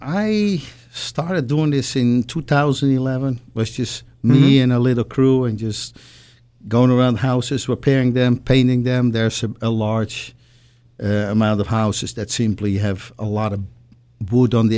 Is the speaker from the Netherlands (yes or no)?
yes; Netherlands; English is a second language; No, I'm from the Netherlands.